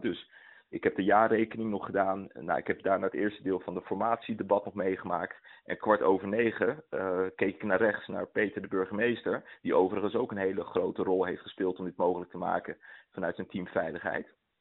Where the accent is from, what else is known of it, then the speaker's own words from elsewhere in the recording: Leiden, South Holland, Netherlands; Ik ben ook gewoon een Leidenaar.